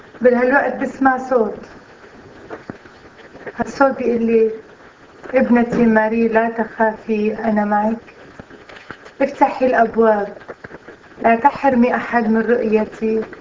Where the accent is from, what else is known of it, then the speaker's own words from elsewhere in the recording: Syria; من مواليد 1964، من سوريا. أنا من طائفة الروم الكاثوليك،